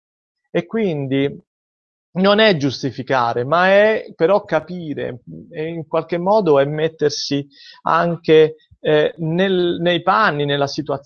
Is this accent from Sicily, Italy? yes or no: no; Padua, Veneto, Italy; io vengo da Padova, dalla provincia di Padova